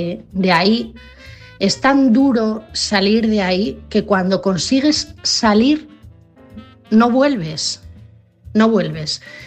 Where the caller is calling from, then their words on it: Asturias, Spain; de Asturias